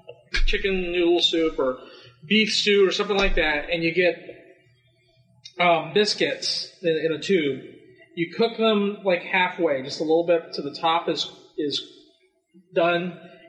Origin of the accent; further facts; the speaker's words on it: Westerville, Ohio, United States; I came here from Westerville, Ohio, in my middle school.